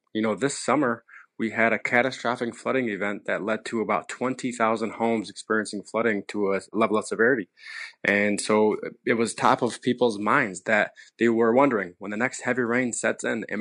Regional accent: Dearborn, Michigan, United States; And what we demonstrate here in Dearborn, in my hometown, is that people are willing to elect an individual based on the direction in which they lead, no matter the direction in which they pray.

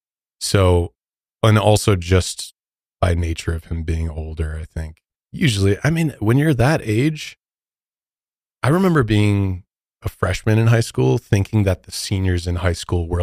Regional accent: Midwest, United States; yeah, I'm from the Midwest.

